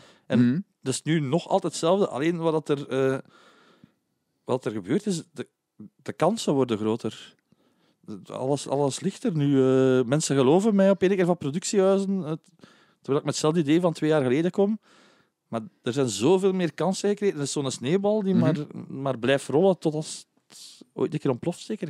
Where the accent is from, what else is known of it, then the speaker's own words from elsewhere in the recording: Aalst, East Flanders, Belgium; ik ben van Aalst.